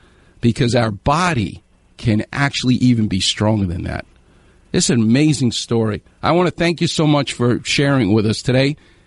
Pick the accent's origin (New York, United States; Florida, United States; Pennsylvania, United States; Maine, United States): New York, United States; also born or lived in Victorville, United States; now in Temecula, United States; Yeah. I'm from New York. I live in Los Angeles. Everybody, they come. I live in Temecula, Dr. Clapper. I lived in Victorville.